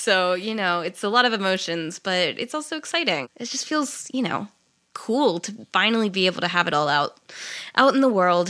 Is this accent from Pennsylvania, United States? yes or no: no; South Carolina, United States; So I started out, I grew up in South Carolina. There's not a huge art scene there